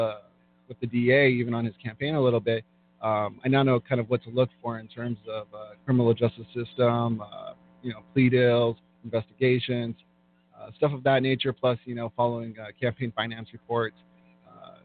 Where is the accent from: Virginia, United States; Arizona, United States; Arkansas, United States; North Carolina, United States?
Arizona, United States; Yuma; now in Las Cruces, United States; I'm from Yuma, my hometown. So I reported there for a little bit, and then I did come out here and I moved to Las Cruces about 2.5 years ago.